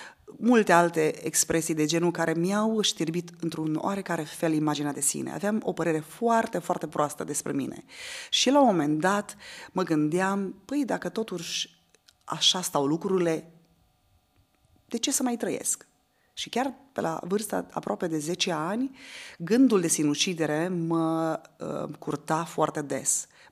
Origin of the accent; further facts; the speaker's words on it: Iași, Iași County, Romania; moved away as an adult; când aveam 21 de ani, părinții mei, împreună cu toată familia, s-au retras în zona Banatului, am venit din Iași, ne-am mutat în Banat. Eu am făcut școala la Lugoj, apoi m-am transferat la Timișoara cu serviciu.